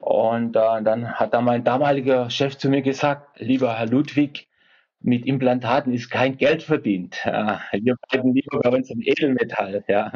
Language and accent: German; Esslingen, Baden-Württemberg, Germany; Ich komme aus Esslingen, das ist in der Nähe von Stuttgart.